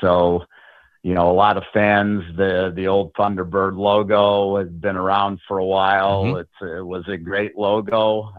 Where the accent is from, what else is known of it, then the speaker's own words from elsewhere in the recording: Chicago, Illinois, United States; moved away as an adult; now in Winston-Salem, United States; My wife and I moved down to Winston about 4 years ago. We're actually from Chicago. So we ran the team from Chicago, and then I had an opportunity with my full-time job to relocate.